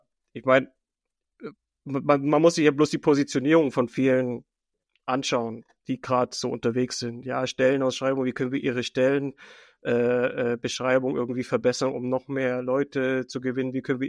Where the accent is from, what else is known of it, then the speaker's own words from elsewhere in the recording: Leipzig, Saxony, Germany; born there; ich komme ja gebürtig aus Leipzig und habe meine Ausbildung in Leipzig gemacht und bin dann aus Leipzig ins Allgäu